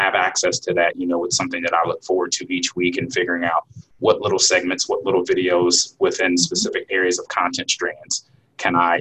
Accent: Anderson, Indiana, United States; So I grew up in Anderson, Indiana, which is probably, depending on who's driving and how fast you're driving, I would say somewhere between 30 and 40 minutes outside of Indianapolis.

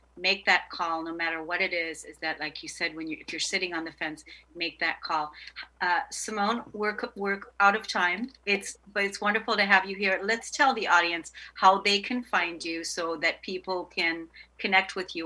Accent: Germany; You and I actually have a lot of parallels because I'm from Germany.

